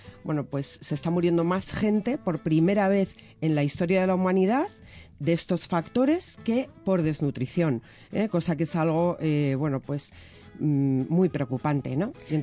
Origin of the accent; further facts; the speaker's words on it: Madrid, Community of Madrid, Spain; Con la H muda. Que soy española.